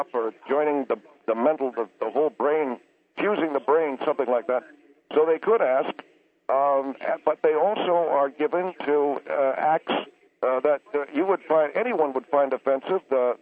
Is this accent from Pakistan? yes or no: no; United States; Now, I am an American, and I love our government. I love our country very much